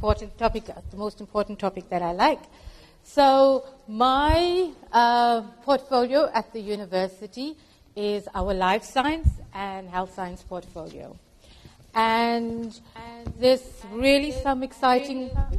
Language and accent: English; KwaZulu-Natal, South Africa; So it's my hometown, KwaZulu-Natal. Born and brought up, but I unfortunately now, or fortunately, live now in the Western Cape, the land of the wine.